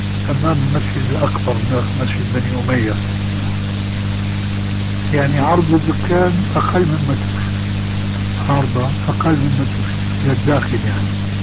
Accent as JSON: {"language": "Arabic", "town": "Damascus", "region": "Damascus Governorate", "country": "Syria", "said": "كما يقال عندنا في دمشق"}